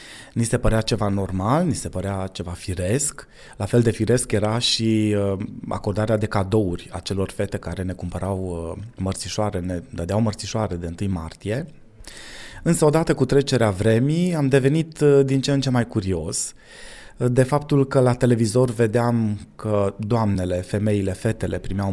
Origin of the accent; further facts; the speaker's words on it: Voșlobeni, Harghita County, Romania; eu am crescut în Voșlobeni și am mai aflat că Voșlobeniul este alcătuit dintr-o populație care a admigrat din Moldova.